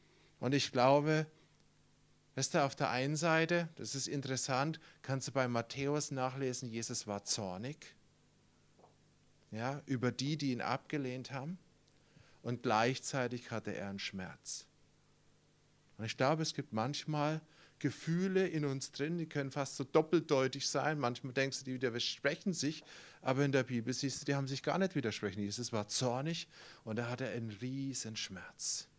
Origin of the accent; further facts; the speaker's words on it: Heidelberg, Baden-Württemberg, Germany; Und wir kommen ursprünglich aus Heidelberg.